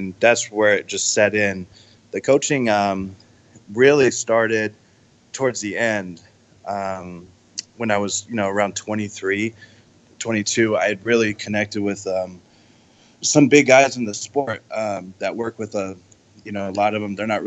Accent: San Diego, California, United States; now in Sacramento, United States; I'm from San Diego, but I'm in Sacramento with Anthony, actually, right?

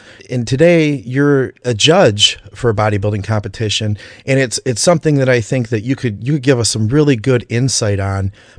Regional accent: Michigan, United States; You know, we're both from Michigan.

